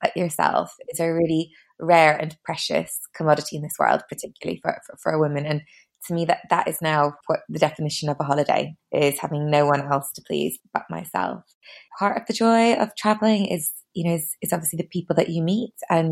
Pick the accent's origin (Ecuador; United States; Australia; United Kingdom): United Kingdom; Belfast, Northern Ireland; also born or lived in Singapore; growing up in Belfast and being pretty Irish through and through